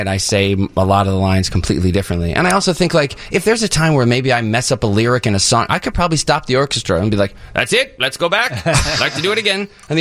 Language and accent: English; Northbrook, Illinois, United States; I was 9 years old. I grew up in Northbrook here, and I played baseball.